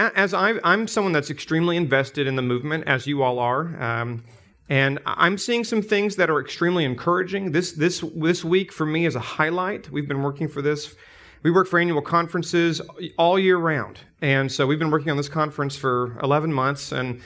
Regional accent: Tennessee, United States; now in Kansas City, United States; my hometown's an hour from here, so we're West Tennesseans and live in Kansas City, Missouri now.

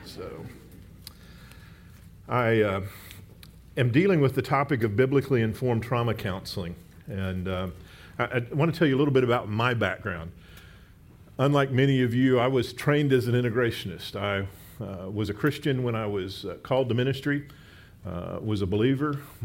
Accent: Texas, United States; now in Memphis, United States; I moved up from Texas 2 years ago. I'm still a Texan, always will be. But glad to be here in Memphis.

